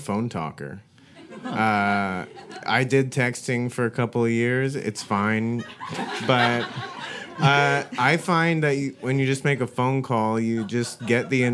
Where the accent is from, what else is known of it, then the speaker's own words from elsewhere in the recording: Arizona, United States; I grew up in Arizona, actually. But I only went to the Grand Canyon, like, after I went to college.